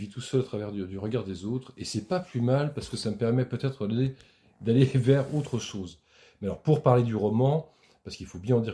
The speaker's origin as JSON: {"language": "French", "region": "Pays de la Loire", "country": "France", "said": "Je suis originaire de la Mayenne."}